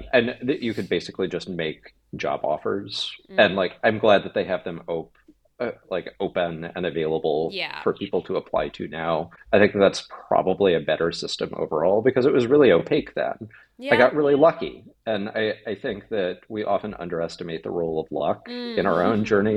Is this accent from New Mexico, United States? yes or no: yes; Albuquerque, New Mexico, United States; Yeah, so I grew up in Albuquerque, New Mexico. My dad was an Air Force officer. So my early years, I spent a lot of time on Kirtland Air Force Base.